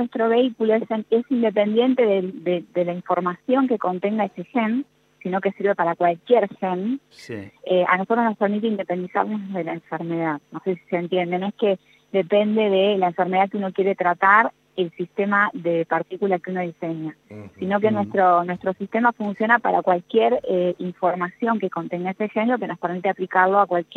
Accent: Avellaneda, Buenos Aires Province, Argentina; now in Córdoba, Argentina; yo estoy en Córdoba hace bastantes años, pero soy de Avellaneda. Y soy egresada de la Universidad Nacional de Quilmes.

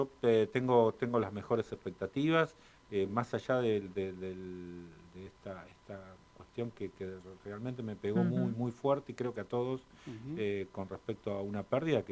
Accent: Argentina; nos hace sentir orgullosos como argentinos, como latinoamericanos

